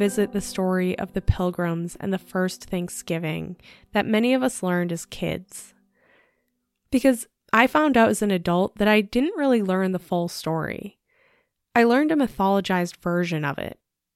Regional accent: Plymouth, Massachusetts, United States; now in Rhode Island, United States; I'm not originally from Rhode Island. I grew up in Plymouth, Mass.

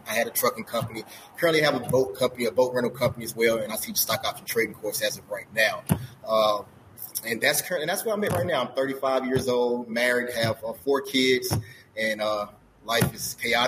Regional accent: Rock Hill, South Carolina, United States; But I grew up I'm from Rock Hill, South Carolina, right outside of Charlotte, North Carolina.

